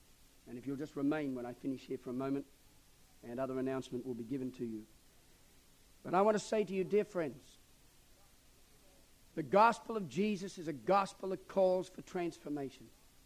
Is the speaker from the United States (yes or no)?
no; Australia; As an Australian, you know, our oldest building is only about 170 years old or something.